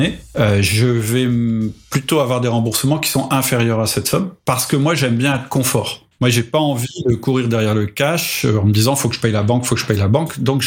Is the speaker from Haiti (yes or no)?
no; France; Tu sais peut-être que je suis français et qu'en France, les chefs sont pas toujours bien perçus.